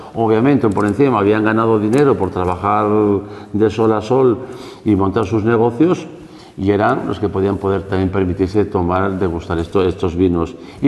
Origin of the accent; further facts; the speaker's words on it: Galicia, Spain; mi tierra, mis cariños, mis productos, estas cosas que tenemos aquí los gallegos.